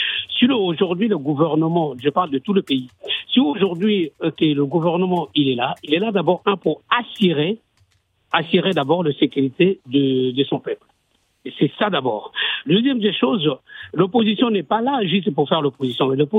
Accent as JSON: {"language": "French", "country": "DR Congo", "said": "moi je suis de la République démocratique du Congo"}